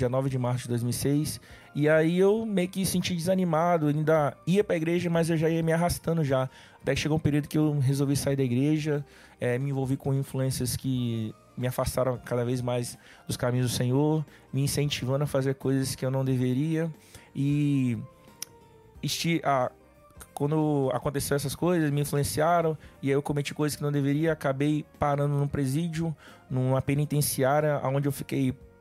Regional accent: Colatina, Espírito Santo, Brazil; Sou de Colatina, Espírito Santo.

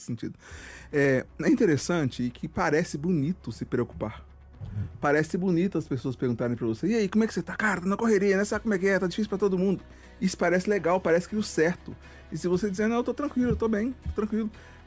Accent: Minas Gerais, Brazil; E olha que eu não sou nem potiguar, eu sou mineiro.

